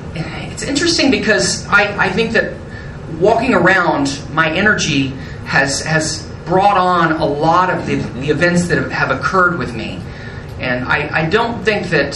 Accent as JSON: {"language": "English", "town": "San Antonio", "region": "Texas", "country": "United States", "tie": "born or raised there", "said": "I grew up in San Antonio, and I grew up being bounced back and forth between my mother and my grandmother."}